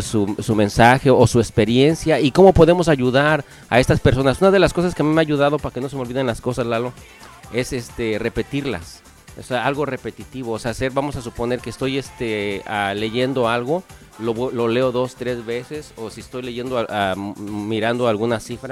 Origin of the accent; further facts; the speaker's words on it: Mexico City, Mexico; Sí, yo creo que eso nos pasa a nosotros los que somos del DF por toda la mendiga contaminación, sí nos perjudicó, ¿no?